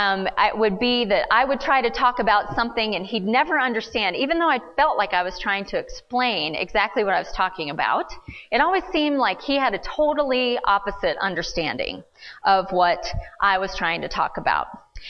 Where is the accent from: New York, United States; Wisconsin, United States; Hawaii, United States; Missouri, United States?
Missouri, United States; I grew up in Missouri.